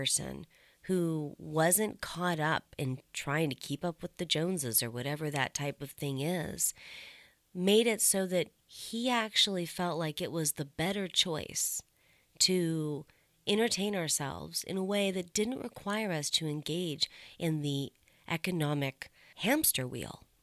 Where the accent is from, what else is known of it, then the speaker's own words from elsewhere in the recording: California, United States; I mean, I grew up in California, and I haven't been down a while